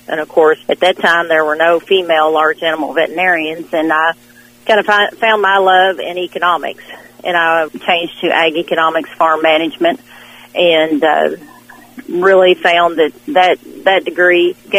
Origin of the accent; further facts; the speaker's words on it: Kentucky, United States; I was born and raised in Hardin County, and I started out in FFA when I was a sophomore, actually, in high school.